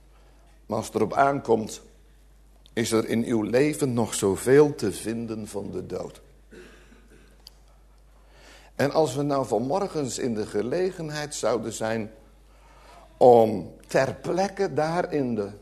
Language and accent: Dutch; Gelderland, Netherlands; Ik kom oorspronkelijk van de Veluwe.